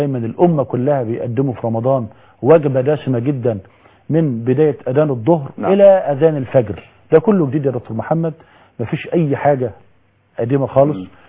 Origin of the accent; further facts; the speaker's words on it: Egypt; يعني انا رجل كمصري